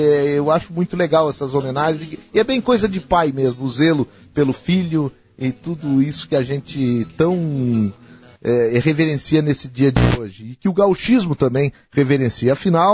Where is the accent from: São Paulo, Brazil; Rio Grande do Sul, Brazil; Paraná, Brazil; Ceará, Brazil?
Rio Grande do Sul, Brazil; A gente é gaúcho, a gente gosta de botar aquilo que é nosso